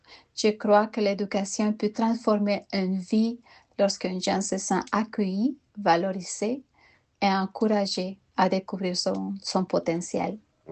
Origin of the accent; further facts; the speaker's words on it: Costa Rica; moved away as an adult; now in Canada; Mon parcours en éducation a commencé chez moi, au Costa Rica, où j'ai enseigné les sciences sociales au secondaire ainsi qu'en éducation aux adultes avant d'émigrer au Canada.